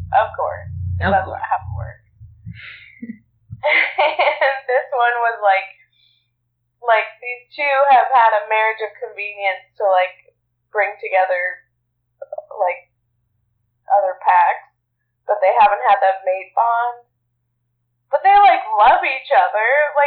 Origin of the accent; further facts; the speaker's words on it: Oregon, United States; now in Little Rock, United States; Because when we were in camp, I was from Oregon. She lived in Seattle. And then we've just never crossed paths in the same state. Now I live in Little Rock, Arkansas.